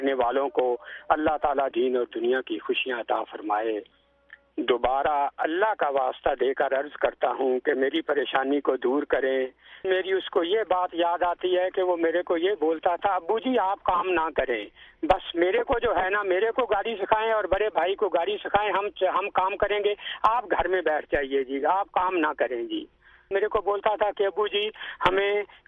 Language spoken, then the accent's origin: Urdu; Lahore, Punjab, Pakistan; میں لاہور کا رہنے والا ہوں, ٹیکسی ڈرائیور ہوں.